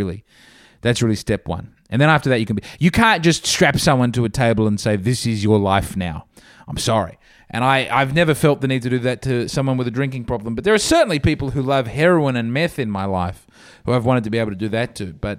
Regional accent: Australia; I find that as an Australian

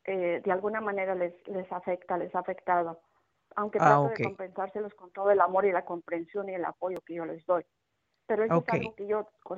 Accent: Mexico; moved away as an adult; now in United States; Tengo una carrera aquí en Estados Unidos, a pesar de que me crié y nací y me casé en México, llegué aquí echándole ganas

